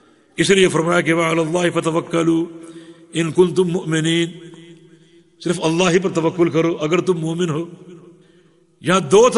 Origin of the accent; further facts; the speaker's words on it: Sindh, Pakistan; میرا تعلق صوبہ سندھ سے ہے، پاکستان سے،